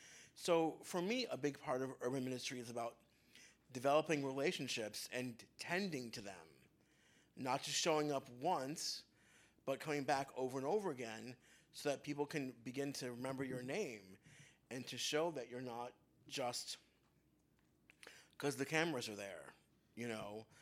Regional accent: Detroit, Michigan, United States; So as a member of the Detroit diaspora, it really hurts me to hear someone talk about my hometown in the way it gets often it's spoken about

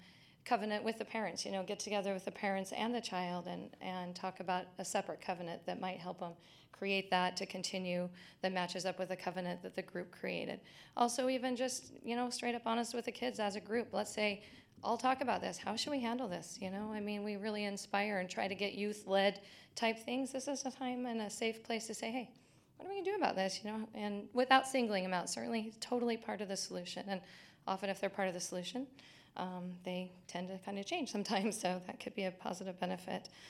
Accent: Salem, Oregon, United States; from Salem, Oregon, just close by.

